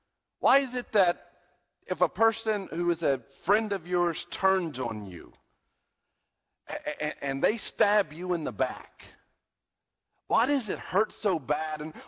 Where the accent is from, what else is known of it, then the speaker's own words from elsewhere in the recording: United States; born there; I've been blessed because I was born in America.